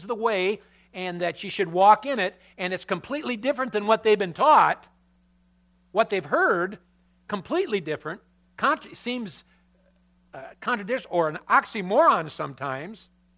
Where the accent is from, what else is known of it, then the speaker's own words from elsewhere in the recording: Michigan, United States; Remember, we're from Michigan, all right?